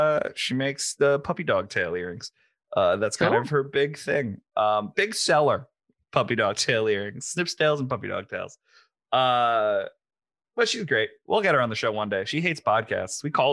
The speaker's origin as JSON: {"language": "English", "region": "Connecticut", "country": "United States", "tie": "born or raised there", "said": "the town I grew up in Connecticut was infested with vampires"}